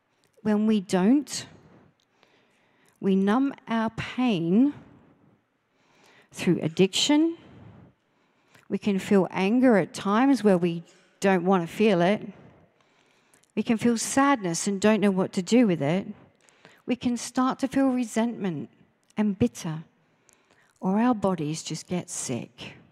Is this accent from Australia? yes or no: yes; Australia; As an Australian, I just suck it up and she'll be right, mate, brush it off and get on with it.